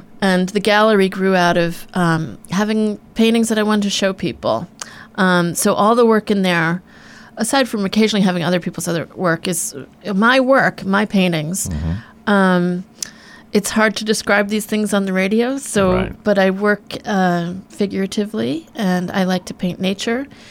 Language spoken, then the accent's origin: English; New Jersey, United States; I grew up in New Jersey, and I came to...